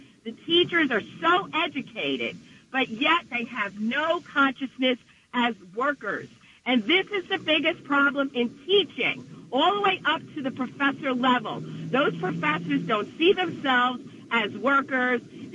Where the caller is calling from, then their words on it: New Jersey, United States; Good morning. … from Bergen County.